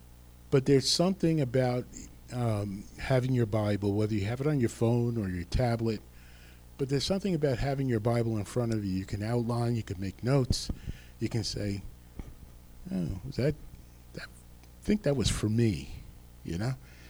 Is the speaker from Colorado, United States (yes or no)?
no; New Jersey, United States; I was raised on the Passaic River. You could have walked through it.